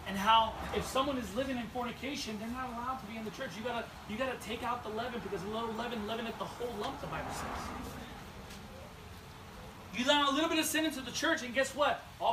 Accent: Long Beach, California, United States; Look, I grew up in Long Beach.

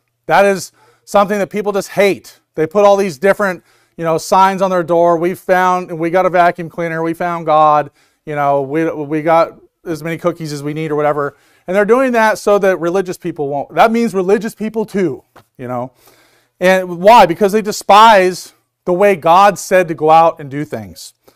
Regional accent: United States; I'm a man. I'm American, and I like football.

